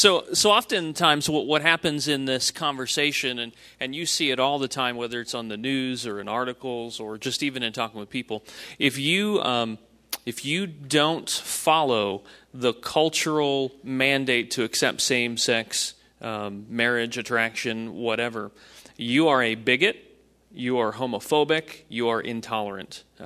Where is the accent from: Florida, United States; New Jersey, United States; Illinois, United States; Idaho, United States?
New Jersey, United States; I just had a guy that I grew up with in Jersey just this week drop that card on my lap